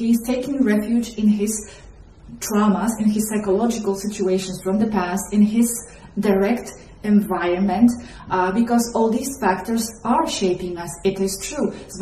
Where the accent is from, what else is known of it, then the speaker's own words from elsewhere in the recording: Poland; English is a second language; moved away; I'm from Poland originally, and I have left Poland, I left Poland 20 years ago, more or less.